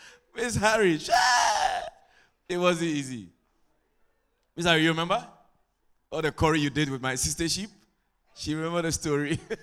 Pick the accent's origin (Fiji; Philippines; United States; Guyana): Guyana; Queenstown, Pomeroon-Supenaam; it's Guyanese. Guyanese to the bone. I come from Queenstown, Essequibo. That's where I come from.